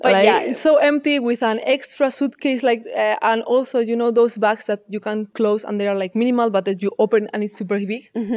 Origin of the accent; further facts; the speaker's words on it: Zaragoza, Aragon, Spain; Honestly, it was really difficult because, I mean, in Spain, the cosplay is really small.